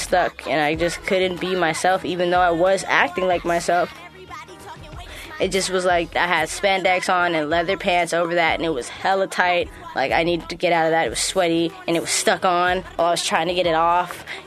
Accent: San Francisco, California, United States; I grew up actually in the Castro District with my two grandparents, so my grandma, my grandpa, my mom.

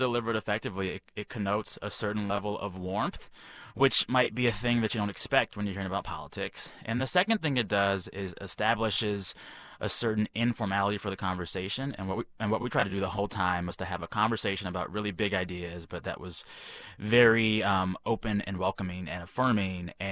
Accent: Texas, United States; And the most informal and warm greeting that I could think of as a Texan was, hey, y'all.

